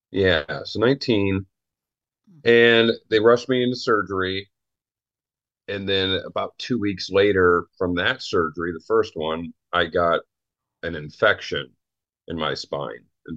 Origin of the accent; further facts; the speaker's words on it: Minnesota, United States; also born or lived in Sugar Land, Texas; I was born in Minnesota, right outside the Twin Cities area. And about 1 year old, I think, that we moved to Sugar Land, Texas, right outside of Houston. I grew up there until about seven or eight. And then we moved back to Minnesota.